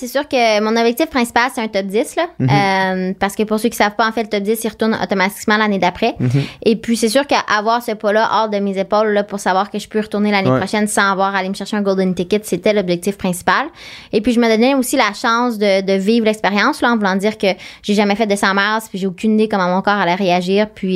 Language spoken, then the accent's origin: French; Quebec, Canada; j'ai grandi au Québec